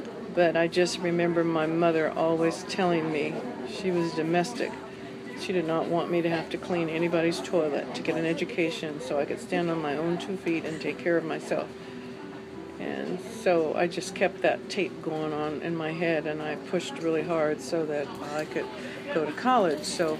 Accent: Oakland, California, United States; born there; I was born in Oakland, California, post-World War II.

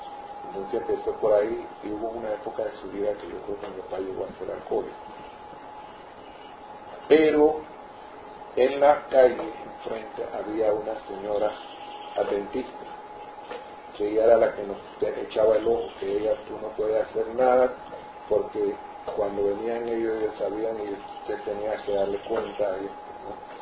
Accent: Panama; yo soy panameño, muy nacionalista y todo

